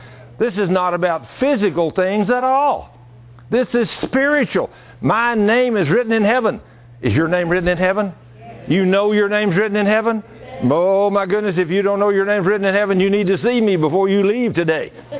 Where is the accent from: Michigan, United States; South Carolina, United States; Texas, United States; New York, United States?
Texas, United States; I was raised here in Texas, and there is scorpions here, and I have seen some fairly good-sized ones.